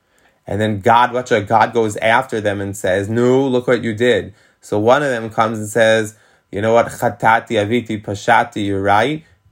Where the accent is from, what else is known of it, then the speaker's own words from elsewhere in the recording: Jamaica Estates, New York, United States; I grew up in Jamaica States.